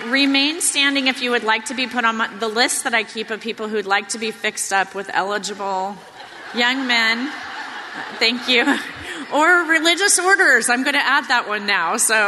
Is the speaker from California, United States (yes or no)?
yes; Los Angeles, California, United States; I know, although I come from Los Angeles, I've been here in your community for the last few days